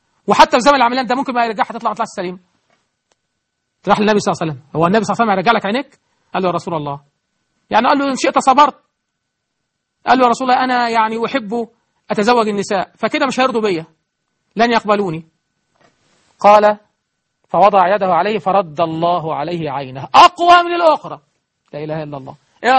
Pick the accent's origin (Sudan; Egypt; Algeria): Egypt; اللهم اجعل بلدنا مصر بلد أمن وأمان